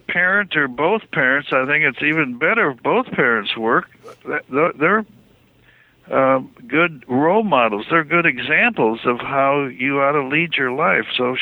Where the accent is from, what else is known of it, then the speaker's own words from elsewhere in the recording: Michigan, United States; Sure. I grew up in Michigan. My father was a surgeon.